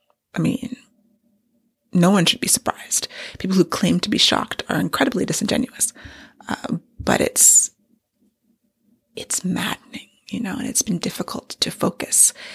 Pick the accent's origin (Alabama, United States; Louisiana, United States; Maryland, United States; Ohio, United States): Maryland, United States; I live in Maryland. I live about 30 minutes outside of the District of Columbia. And I grew up in Maryland.